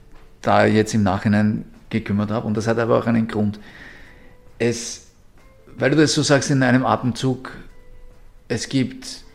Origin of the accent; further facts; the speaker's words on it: Vienna, Austria; Ich bin ein Wiener.